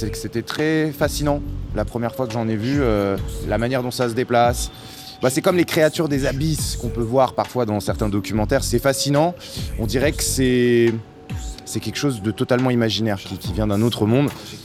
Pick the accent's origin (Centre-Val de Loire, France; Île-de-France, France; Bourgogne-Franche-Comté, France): Île-de-France, France; Paris; pas 100% parisien de toute façon. Ma mère n'a pas grandi à Paris, elle a grandi en Haute-Savoie, mon père est colombien. Mais j'ai été élevé, j'ai grandi quand même à Paris, j'ai fait toute ma scolarité